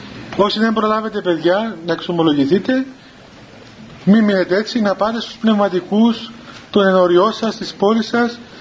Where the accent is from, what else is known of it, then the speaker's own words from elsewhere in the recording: Cyprus; κοιτάξτε, είμαι Έλληνας Κύπριος.